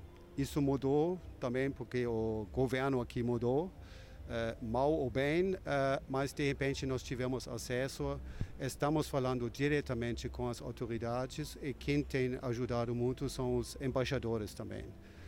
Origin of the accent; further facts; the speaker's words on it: Switzerland; agora falo como suíço